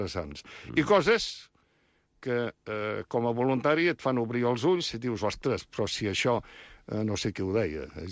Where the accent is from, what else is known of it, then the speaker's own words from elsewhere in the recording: Barcelona, Catalonia, Spain; Jo sóc fill de Barcelona.